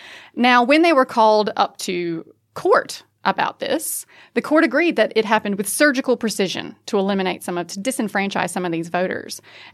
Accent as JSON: {"language": "English", "region": "North Carolina", "country": "United States", "said": "I don't say that just because I am from North Carolina."}